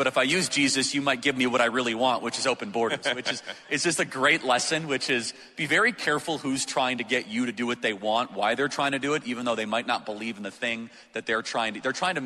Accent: Chicago, Illinois, United States; hey, I grew up in Chicago.

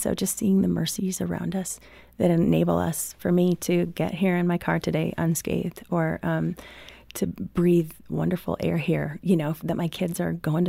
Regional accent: Midwest, United States; And I grew up in the Midwest

